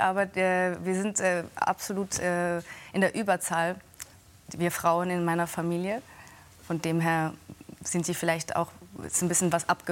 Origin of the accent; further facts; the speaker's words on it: Switzerland; Na, ich bin Schweizerin. Ich bin da geboren, aufgewachsen.